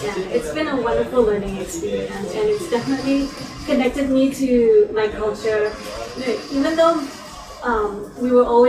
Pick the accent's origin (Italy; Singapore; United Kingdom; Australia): Singapore; moved away as an adult; also born or lived in Jakarta, Indonesia; now in United States; mom gave birth to me in Jakarta, she brought me back to Singapore around the age of 2 months. So basically, I grew up in Singapore, but then I went to the US to go to college.